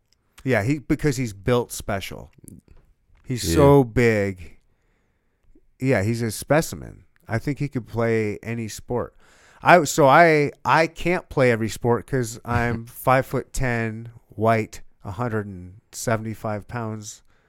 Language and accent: English; Michigan, United States; I was born and raised in Michigan, so I should have been a Pistons guy.